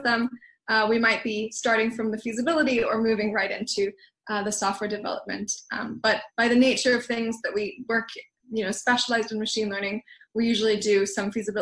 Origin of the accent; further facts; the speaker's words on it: Germany; accent: American; also born or lived in Scotland; I'm originally from Germany. The American accent is a bit deceiving. Went to international school, hence haven't been able to shake it off since